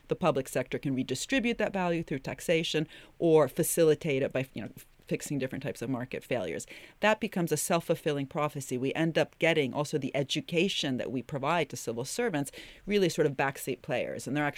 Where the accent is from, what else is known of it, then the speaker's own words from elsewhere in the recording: Italy; I mean, I'm from Italy, for God's sake.